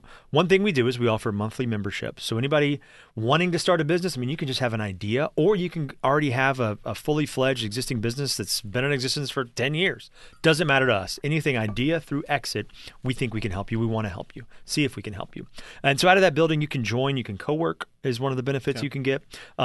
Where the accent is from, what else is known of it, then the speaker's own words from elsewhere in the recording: Nashville, Tennessee, United States; I grew up in Nashville, so one of those who's been here a long time